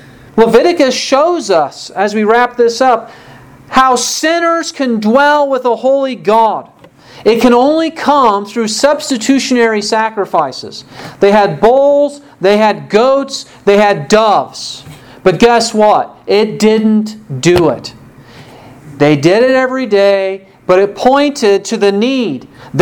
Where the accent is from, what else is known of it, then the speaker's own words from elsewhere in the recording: Waverly, United States; There was a man growing up in Waverly who would go to the local coffee shop